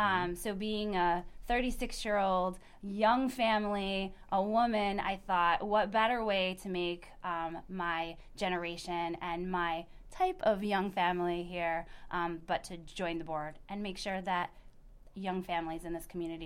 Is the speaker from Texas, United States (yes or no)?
no; Geneva, New York, United States; also born or lived in Pennsylvania; So I was born in Geneva, mm-hmm. and then my parents, we moved out to the country. So I graduated from Marcus Whitman in 98.